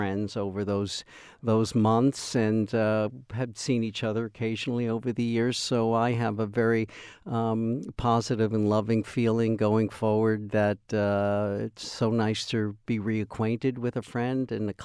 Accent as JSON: {"language": "English", "town": "Deer Park", "region": "New York", "country": "United States", "tie": "born or raised there", "said": "I was raised on in Deer Park, Long Island."}